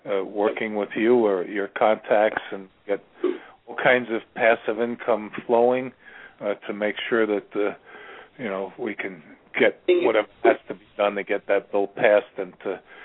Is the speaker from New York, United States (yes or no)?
yes; New York, United States; now in Ashland, United States; I'm originally from New York, and currently I'm living in Ashland, Virginia, which bills itself the center of the universe.